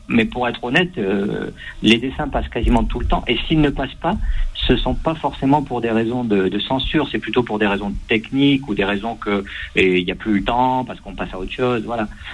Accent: Nice, Provence-Alpes-Côte d'Azur, France; Je supporte l'OGC Nice en tant que niçois.

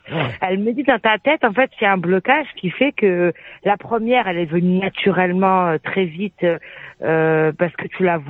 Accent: France; Je suis française.

